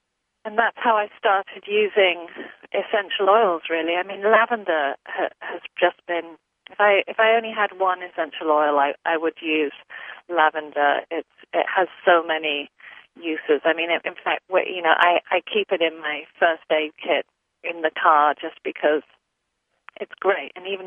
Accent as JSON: {"language": "English", "region": "England", "country": "United Kingdom", "tie": "born or raised there", "moved": "yes", "lives_now": "United States", "said": "I grew up in England, where going to the doctor wasn't the same procedure as here, but I know from living in the States for 20 years"}